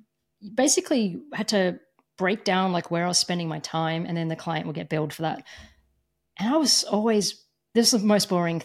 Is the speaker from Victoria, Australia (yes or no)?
yes; Melbourne, Victoria, Australia; so I'm in Melbourne, Australia, and I grew up in Melbourne, Australia